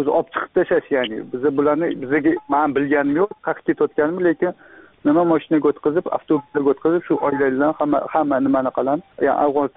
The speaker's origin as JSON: {"language": "Uzbek", "region": "Tashkent", "country": "Uzbekistan", "said": "toshkentlikman."}